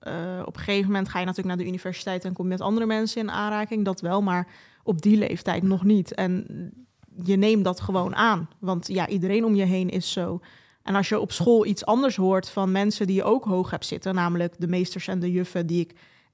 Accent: Amsterdam, North Holland, Netherlands; Ik kom dus uit Bos en Lommer, heel specifiek de Akbarstraat. Dat is in de Kolenkitbuurt.

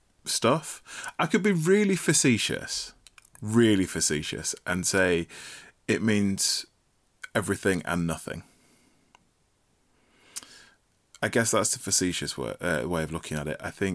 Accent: United Kingdom; You know, I'm still having to fight for the idea of being Black British, as opposed to having some additional either Caribbean or African appended to it.

